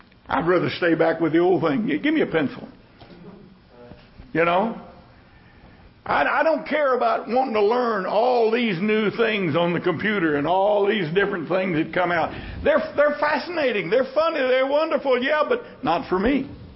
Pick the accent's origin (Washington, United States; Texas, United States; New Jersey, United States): Texas, United States; Thank God I'm a Texan.